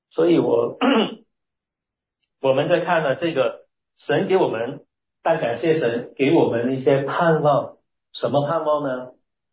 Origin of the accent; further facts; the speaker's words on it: Hong Kong; 我在香港里面呢，我们香港人都很希望，因为经常有台风嘛